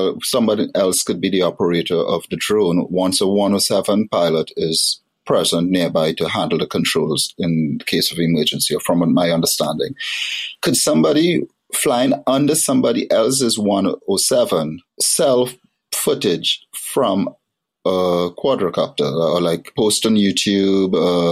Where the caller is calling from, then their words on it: Florida, United States; I'm calling from Florida.